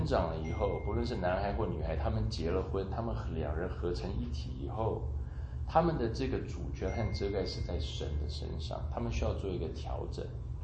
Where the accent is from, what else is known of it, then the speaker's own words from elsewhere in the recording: China; 跟我们中国人比较起来很淡，